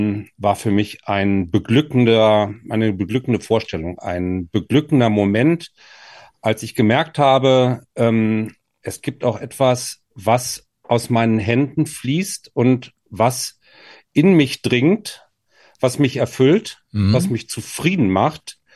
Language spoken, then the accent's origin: German; Gütersloh, North Rhine-Westphalia, Germany; Ich bin in Ostwestfalen geboren und bin zum Studieren nach Marburg gekommen. Evangelische Theologie war das Thema. Ich hatte eine politische Theologie auf der Agenda und auch einen guten Freund in meiner Heimatstadt Gütersloh.